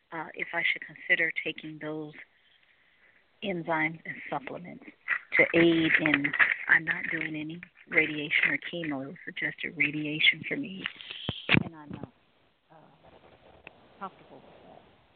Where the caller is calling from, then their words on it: Cleveland, Ohio, United States; I'm calling from Cleveland, Ohio.